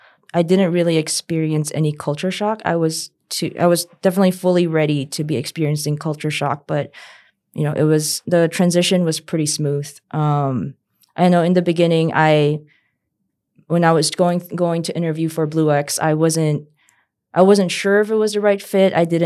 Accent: Taiwan; English is a second language; also born or lived in United States; I grew up in Taiwan. I went to an international school.

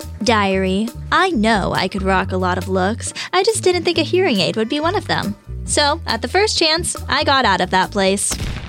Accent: Picatinny, New Jersey, United States; Born and raised in New Jersey. Picatinny, to be exact.

